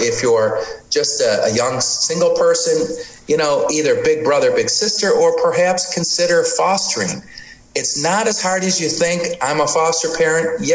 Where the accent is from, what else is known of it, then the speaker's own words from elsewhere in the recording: Detroit, Michigan, United States; You know, I grew up in Detroit, and I grew up in the late 60s, early 70s in Detroit, and it was really racially divided.